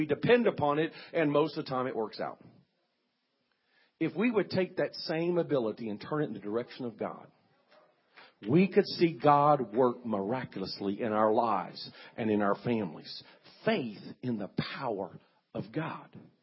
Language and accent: English; South Korea; I was raised in Korea. My parents were missionaries there.